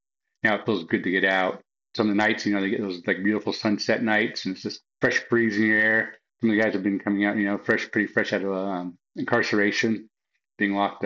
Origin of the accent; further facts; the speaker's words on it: Ogden, Utah, United States; now in Kentucky, United States; Yes, my hometown. So I'll go back home and represent Kentucky in my hometown.